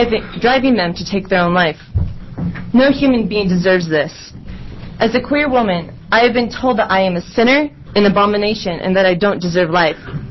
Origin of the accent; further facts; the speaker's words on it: Eugene, Oregon, United States; I am from Eugene, Senate District 4.